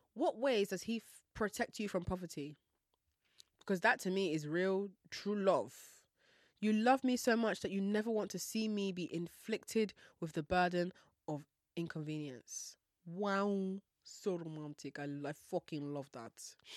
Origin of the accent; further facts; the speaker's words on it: Nigeria; I'm Nigerian. I don't mind Jamaican because Jamaican people are beautiful and also they're African by origin. So it's not a wild guess. I am Nigerian.